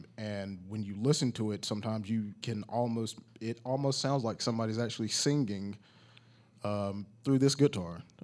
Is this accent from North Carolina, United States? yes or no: yes; Mount Airy, North Carolina, United States; We grew up in Mount Airy, the foothills of North Carolina, so we grew up around bluegrass, so I love bluegrass.